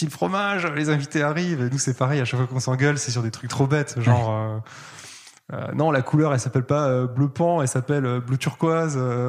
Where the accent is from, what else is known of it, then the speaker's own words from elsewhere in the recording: Grand Est, France; J'ai grandi en Alsace.